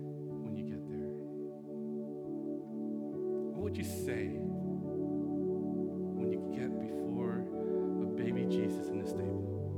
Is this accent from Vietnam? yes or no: yes; Vietnam; English is a second language; now in United States; Growing up in Vietnam, Christmas was by far the best time of the year for us. For me as a kid, we didn't have the tradition of gift giving, okay, like we do here in the States.